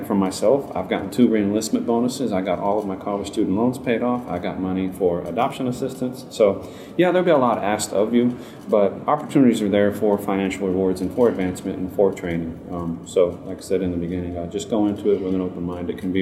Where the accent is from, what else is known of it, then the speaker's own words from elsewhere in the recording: Texas, United States; I'm from Texas, so I enjoyed being there.